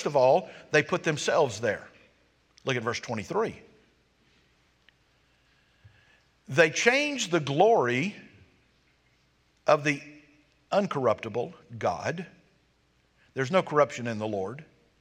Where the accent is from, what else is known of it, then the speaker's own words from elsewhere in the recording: Georgia, United States; Now, I was raised in South Georgia.